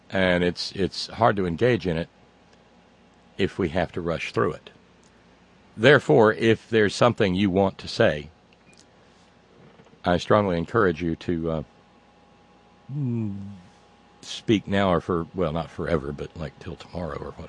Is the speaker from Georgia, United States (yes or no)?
no; Alabama, United States; I mean, where I grew up down in Alabama, you start kind of keeping an eye.